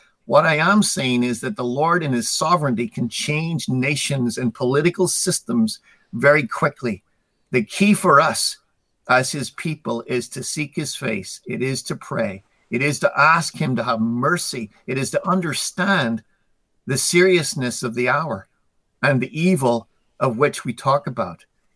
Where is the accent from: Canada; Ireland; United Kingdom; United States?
Ireland; your listeners will know that as an Irishman, I have the gift of the gab.